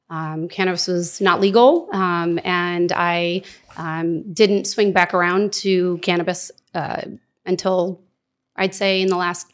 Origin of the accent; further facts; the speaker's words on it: Pompton Lakes, New Jersey, United States; now in Scotch Plains, United States; Born and raised in Pompton Lakes. Left for a little bit to go to college. Came back to start working. I live now in Scotch Plains